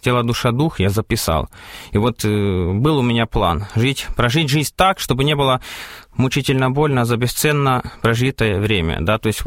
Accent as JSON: {"language": "Russian", "region": "Zakarpattia Oblast", "country": "Ukraine", "tie": "born or raised there", "said": "Закарпатская область."}